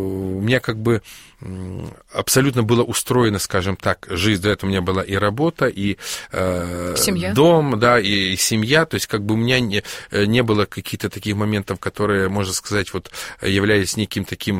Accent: Ukraine; потому что я вырос на Украине, я уже говорил

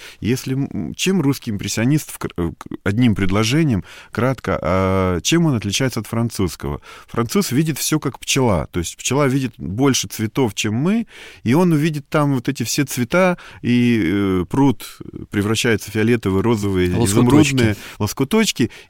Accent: Siberia, Russia; born there; now in Moscow, Russia; Я сибиряк по рождению. Я себя не воспринимаю в Москве сибиряком, конечно.

